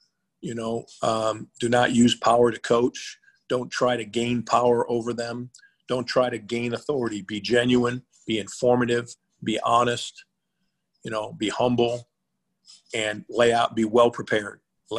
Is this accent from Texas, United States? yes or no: no; Syracuse, New York, United States; Well, I'm Irish. I grew up in an Italian neighborhood in Syracuse.